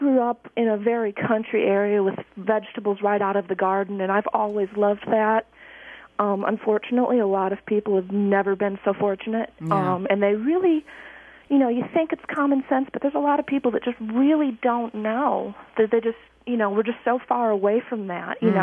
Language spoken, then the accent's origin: English; Wisconsin, United States; I'm originally from Wisconsin.